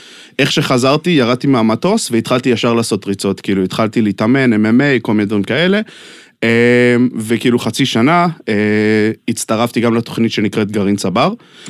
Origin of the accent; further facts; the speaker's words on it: Brooklyn, New York, United States; אז נולדתי וגדלתי בברוקלין.